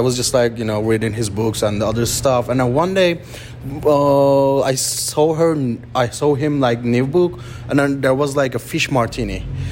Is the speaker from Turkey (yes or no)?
yes; Turkey; Also, I'm from Turkey, which our primary protein is lamb.